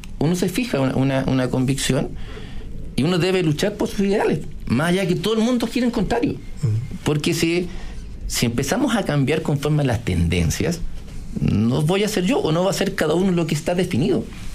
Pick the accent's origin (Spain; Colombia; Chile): Chile; Concepción, Biobío; Yo soy nacido en Concepción, educado en Concepción